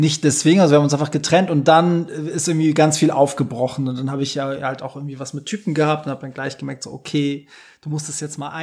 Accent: Hamburg, Germany; Und seit ich eigentlich denken kann, sind wir dann aber in Hamburg gewesen.

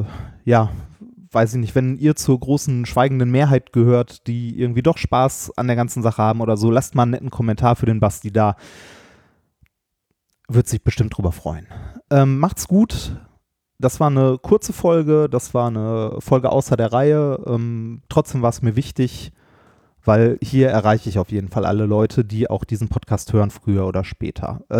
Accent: North Rhine-Westphalia, Germany; Wir kommen aus dem Pott

